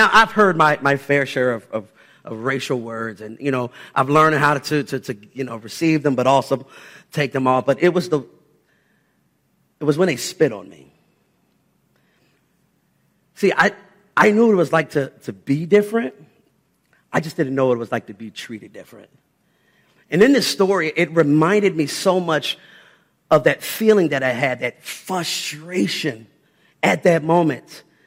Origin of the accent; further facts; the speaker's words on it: Strongsville, Ohio, United States; my family and I, we grew up in Strongsville, and it was very apparent everywhere we went, the grocery store, the movies, the schools, we were 99.9% of the time the only African-American families that happened to be there.